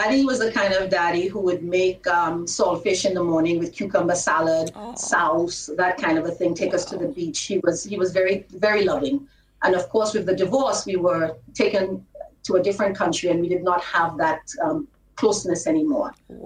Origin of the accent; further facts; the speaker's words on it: St. Lucia; born there; Yes, I am St. Lucian by birth. My mom is from Port originally, and my dad is from Castries.